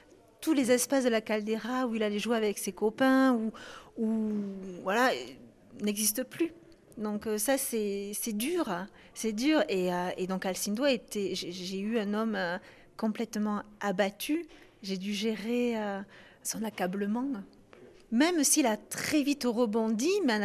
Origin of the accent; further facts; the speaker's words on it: Nouvelle-Aquitaine, France; now in Cape Verde; Ben non, je suis française, j'arrive du Lot-et-Garonne.